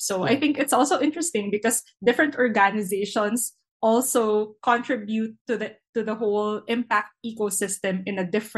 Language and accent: English; Philippines; as a Filipino